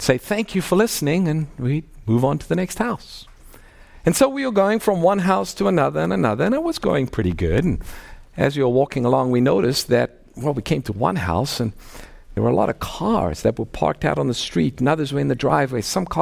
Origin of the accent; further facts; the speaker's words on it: South Africa; I grew up in Africa, grew up in South Africa